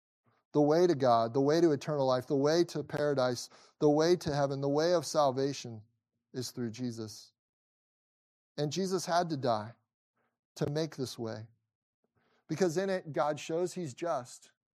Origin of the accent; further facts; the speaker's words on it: Cincinnati, Ohio, United States; As a kid growing up in Cincinnati, Ohio, I had the wonderful privilege of having a world-famous amusement park about a 10-minute drive from my house.